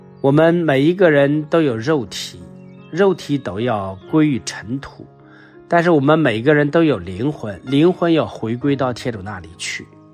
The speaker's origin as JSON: {"language": "Chinese", "country": "China"}